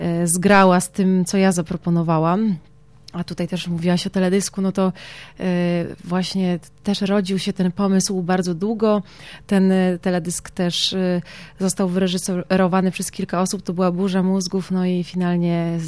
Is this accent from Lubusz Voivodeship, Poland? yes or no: yes; Gorzów Wielkopolski, Lubusz Voivodeship, Poland; now in Poznań, Poland; mieszkam w Poznaniu, pochodzę z Gorzowa Wielkopolskiego, ale przyjechałam z Poznania